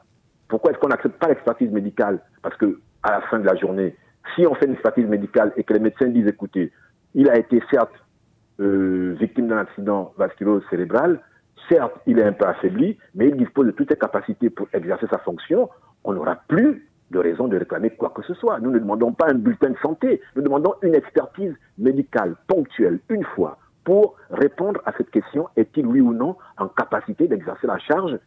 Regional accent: Gabon; je suis gabonais

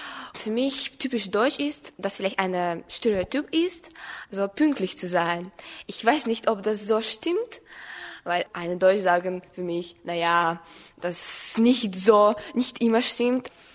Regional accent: Sevastopol, Crimea, Ukraine; German is a second language; ich komme aus der Ukraine, aus schöner Stadt Sevastopol. Ich lerne Deutsch schon seit 5 Jahren

